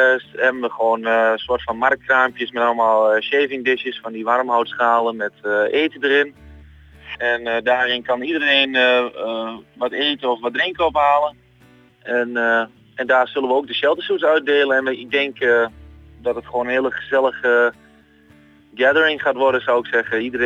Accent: Netherlands; we zijn Nederlanders

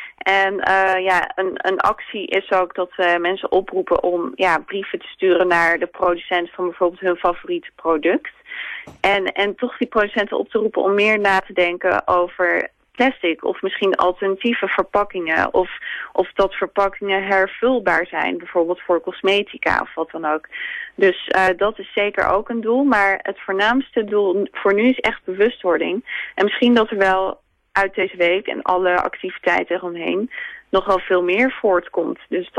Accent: Amsterdam, North Holland, Netherlands; Ik kom zelf uit Amsterdam.

